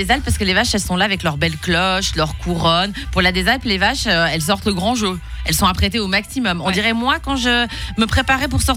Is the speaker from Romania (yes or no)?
no; Spain; French is a second language; je précise, parce que je suis espagnole